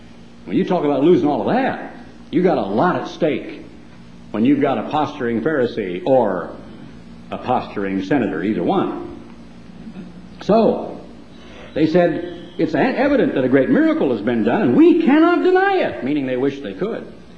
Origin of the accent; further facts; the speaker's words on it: United States; I'm not a partisan politician, but I am an American, and he made me proud to be that.